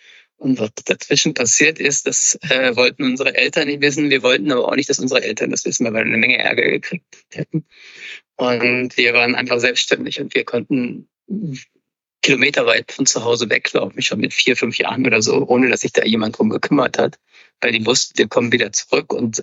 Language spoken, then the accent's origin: German; North Rhine-Westphalia, Germany; ich bin im Ruhrgebiet groß geworden. Das war damals noch ein Industriegebiet, wo es nur Bergleute gab.